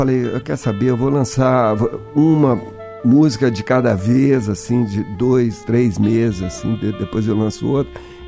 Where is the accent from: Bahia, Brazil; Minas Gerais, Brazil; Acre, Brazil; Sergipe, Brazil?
Minas Gerais, Brazil; Belo Horizonte; Eu falei, sou do Brasil, do Rio. Não, de Belo Horizonte.